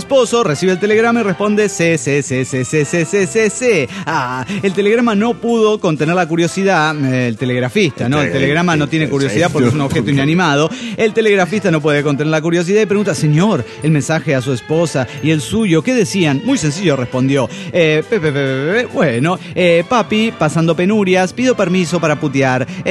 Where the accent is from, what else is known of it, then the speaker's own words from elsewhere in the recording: Oaxaca, Mexico; de Oaxaca.